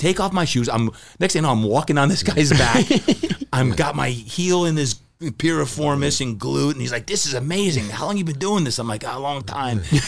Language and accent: English; New Jersey, United States; I grew up in New Jersey, youngest of eight kids, and then went down.